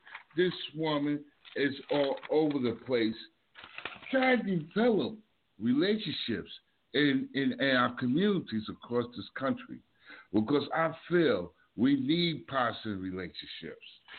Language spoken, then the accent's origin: English; Northeast, United States; I'm from the Northeast, and we get hit hard also.